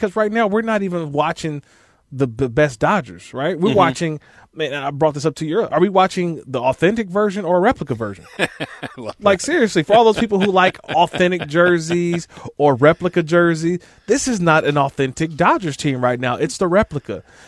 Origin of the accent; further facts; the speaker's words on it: California, United States; I grew up in the Bay Area, yep.